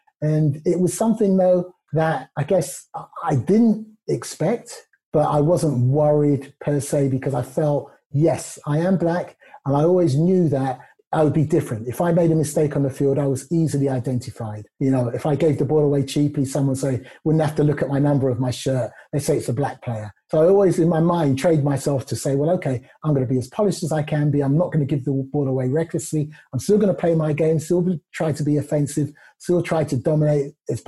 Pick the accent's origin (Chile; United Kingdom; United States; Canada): United Kingdom; Cricklewood, London; also born or lived in Luton; Luton was a really multicultural town. Didn't have any issues growing up, really. Growing up in Cricklewood, likewise, which again was very multicultural. Lots of different races, different cultures, and we all got on okay.